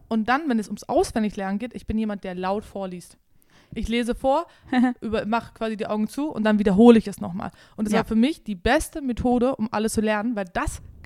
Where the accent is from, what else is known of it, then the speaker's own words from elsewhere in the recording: Berlin, Germany; Ich bin Berlinerin. So. Und ich als Berlinerin sag Chemie.